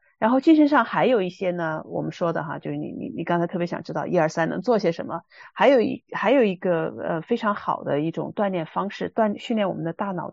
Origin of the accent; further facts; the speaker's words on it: China; 我们在中国长大受的是无神论